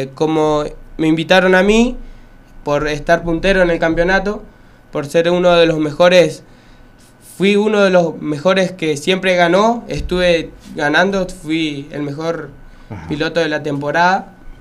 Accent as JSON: {"language": "Spanish", "country": "Argentina", "said": "Y bueno, somos tres argentinos, en eso estoy yo."}